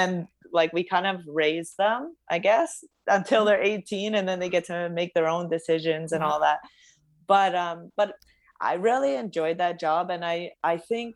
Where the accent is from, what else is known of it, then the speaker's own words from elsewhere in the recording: Canada; born there; Yeah, so I was born in Canada. Both my parents are Lithuanian. They actually met at a Lithuanian church when they were younger.